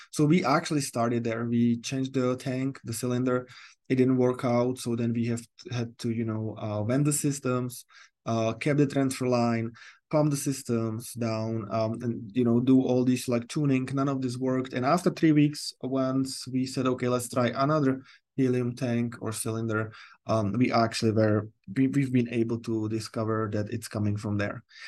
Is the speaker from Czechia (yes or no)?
yes; Czechia; English is a second language; now in United States; since I'm from Europe, not very, Czech Republic is not very close to ocean or sea.